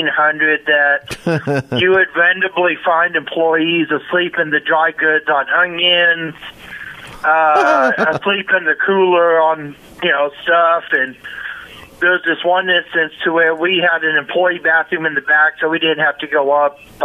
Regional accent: Texas, United States; I'm from Texas, and I worked for Outback Steakhouse at the time.

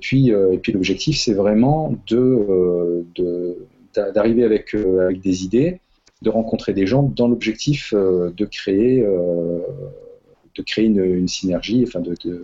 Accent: Toulon, Provence-Alpes-Côte d'Azur, France; Moi je suis donc de Toulon et on a Marseille pas loin.

